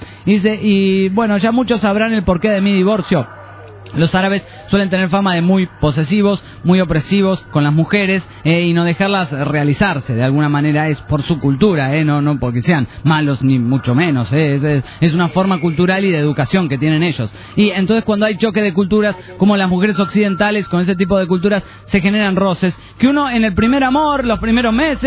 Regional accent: Formosa, Argentina; de Formosa.

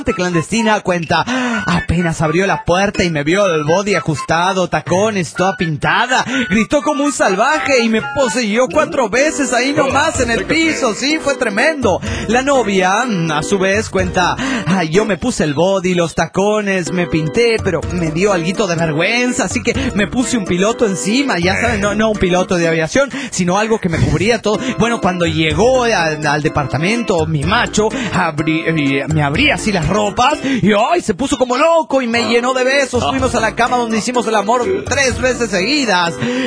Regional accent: Argentina; de Argentina.

